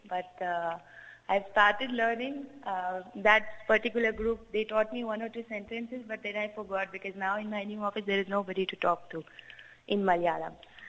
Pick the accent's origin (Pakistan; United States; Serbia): Pakistan; English is a second language; like you are talking to me, I'm Pakistani. If you forget about my country, there is nothing